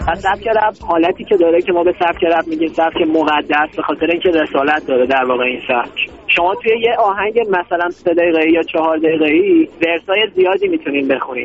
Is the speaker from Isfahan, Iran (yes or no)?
yes; Isfahan, Iran; من روی شهرم که اصفهان هست خیلی تعصب دارم، اون شهرمو دوست دارم. همیشه هم افتخار کردم که بچه اصفهان هستم.